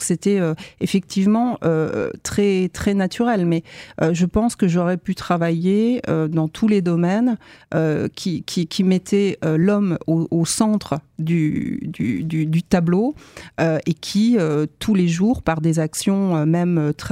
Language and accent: French; Nancy, Grand Est, France; j'ai grandi à Nancy, et toute petite, j'ai grandi dans le Bayonnais. Tu sais, c'est le pays des Mirabelles.